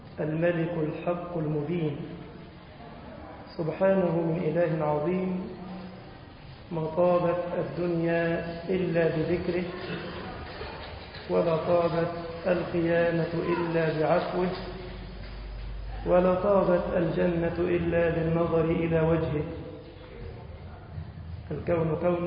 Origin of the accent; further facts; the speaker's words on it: Egypt; اللهم أمن بلدنا مصر الفتن ما ظهر منها وما بطن